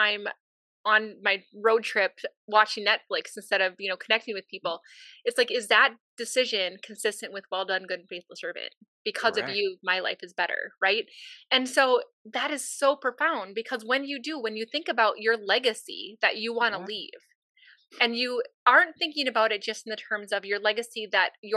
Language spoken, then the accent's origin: English; Minnesota, United States; Hey, I'm from Minnesota. Like, I'm, like, proud of, like, not very far from Walnut Grove, by the way.